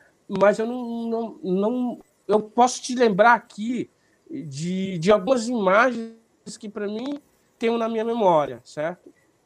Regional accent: Bom Jesus, Piauí, Brazil; born there; na região onde eu nasci, que é ali no sul do estado do Piauí, próximo à minha cidade, Bom Jesus.

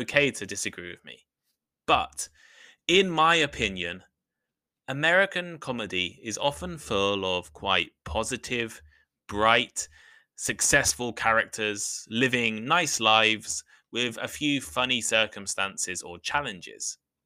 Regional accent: England, United Kingdom; I'm probably a little biased, you know, I'm English and I grew up watching British TV shows

